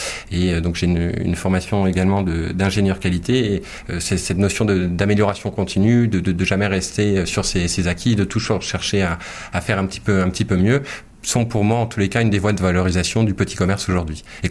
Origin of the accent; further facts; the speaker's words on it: Brittany, France; je suis breton, et valoriser ma région fait partie des choses, je dirais, qui sont inscrites en moi depuis que je suis tout petit.